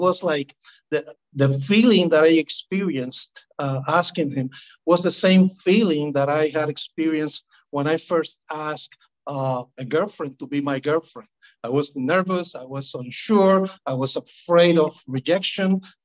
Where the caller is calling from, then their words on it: Carolina, Puerto Rico; Eventually, I moved back to Puerto Rico. I'm joining in from Carolina in Puerto Rico.